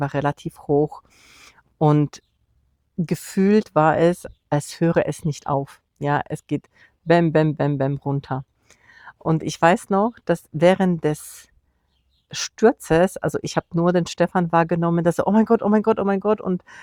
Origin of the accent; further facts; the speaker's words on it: Poland; Und wir waren in meinem Heimatland Polen, in Warschau, zu Besuch.